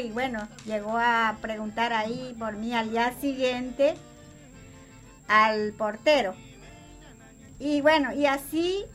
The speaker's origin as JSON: {"language": "Spanish", "country": "Paraguay", "moved": "as an adult", "lives_now": "Argentina", "said": "Claro, yo ganaba en mi país, ponele $15."}